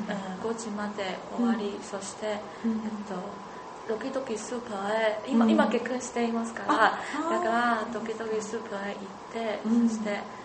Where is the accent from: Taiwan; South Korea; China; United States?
Taiwan; Japanese is a second language; moved away as an adult; now in Japan; あ、台湾から来ました。その去年の8月に台湾から来ました。